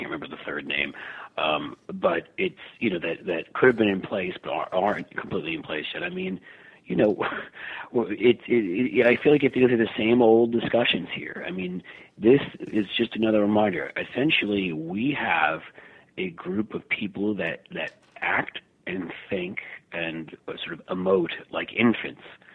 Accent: New York, United States; also born or lived in Philadelphia / Washington, D.C.; my entire life was basically growing up in New York, going to college in Philly, and living in Washington, D.C. for 8 years.

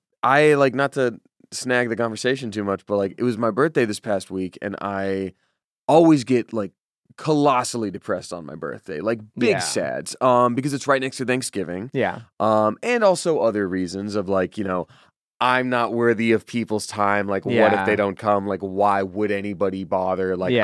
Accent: Georgia, United States; I'm from Georgia. Like, that would be, like, an hour drive into Atlanta during a school day, and then I'd miss school.

